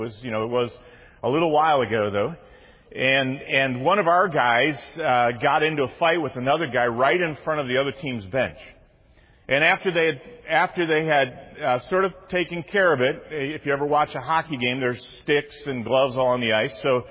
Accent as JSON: {"language": "English", "town": "Detroit", "region": "Michigan", "country": "United States", "tie": "born or raised there", "said": "I grew up in the Detroit area."}